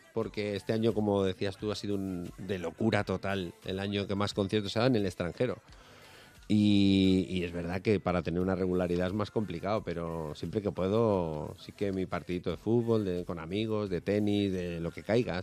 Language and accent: Spanish; Madrid, Community of Madrid, Spain; nací aquí, aunque es verdad que yo me considero extremeño porque por mi abuelo y porque he pasado por allí mucho tiempo, los veranos, pero durante todo el año yo estaba en Madrid.